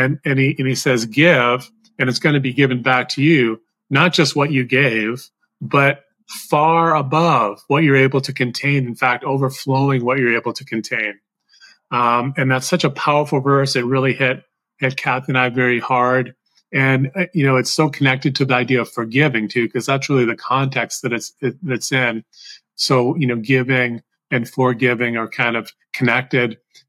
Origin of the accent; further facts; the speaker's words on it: Massachusetts, United States; now in Canada; I grew up in Massachusetts and moved up to Ontario in 1984.